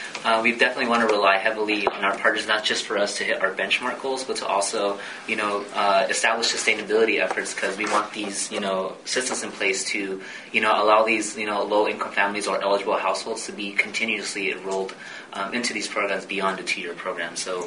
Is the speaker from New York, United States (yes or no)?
no; California, United States; So I'm very happy to be back in the Coachella Valley, in my hometown